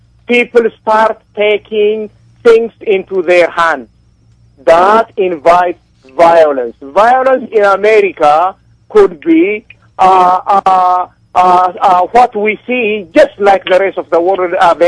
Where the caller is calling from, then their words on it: Arlington, Virginia, United States; I'm calling from Arlington, Virginia.